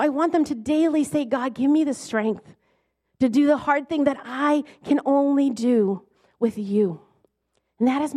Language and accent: English; Lowell, Massachusetts, United States; Now, I'm from the Lowell area, so if you're from Lowell, do you remember Calvert's and the Pewter Pot?